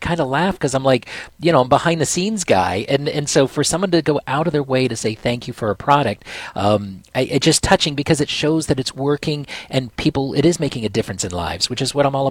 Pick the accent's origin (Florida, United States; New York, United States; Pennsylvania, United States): Florida, United States; especially I'm from Florida, so if you're going to wear a skirt or dress or something